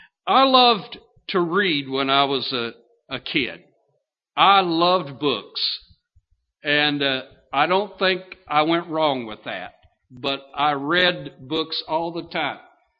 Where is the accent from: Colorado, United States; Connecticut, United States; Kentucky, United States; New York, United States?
Kentucky, United States; Lexington; also born or lived in Pennsylvania; I remember as a little boy, I grew up in Lexington, Kentucky, and we moved there from central Pennsylvania.